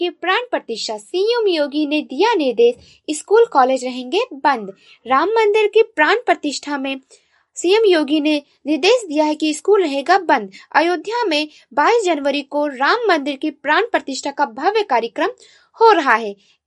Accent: Gonda, Uttar Pradesh, India; और मैं गोंडा जिले से हूँ।

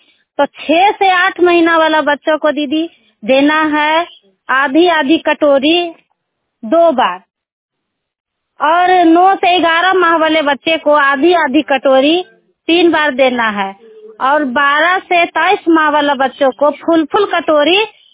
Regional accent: Bihar, India; मैं नवादा जिला के रहने वाली हूँ, पकरी वर्मा प्रखंड।

